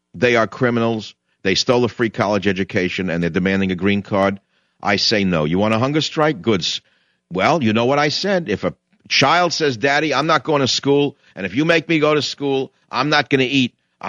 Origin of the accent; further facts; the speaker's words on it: New York, United States; I grew up on Latin music in New York, and I understand that many of you didn't.